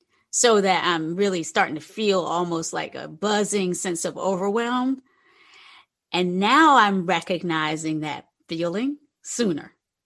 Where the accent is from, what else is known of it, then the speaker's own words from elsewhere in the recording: North Carolina, United States; also born or lived in Virginia; now in San Francisco, United States; So some of you know I've come from the South. I live in San Francisco now, but I come from North Carolina and Virginia.